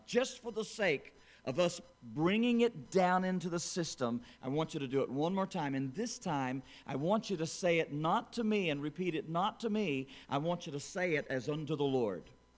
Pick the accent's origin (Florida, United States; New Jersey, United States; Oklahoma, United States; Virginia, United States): Florida, United States; I'm from Florida.